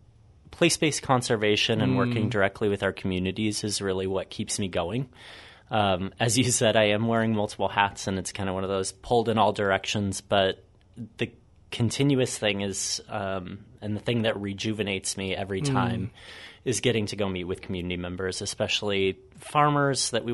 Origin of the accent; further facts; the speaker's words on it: Vancouver, Washington, United States; now in Portland, United States; I grew up in Vancouver, Washington, so Northwest local.